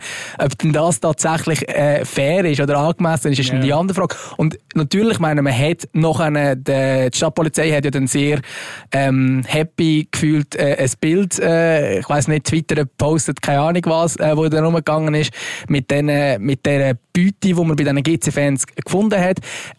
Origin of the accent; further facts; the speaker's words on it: Lucerne, Switzerland; Ohne dass ich jetzt eben als Luzerner da irgendwie genau weiss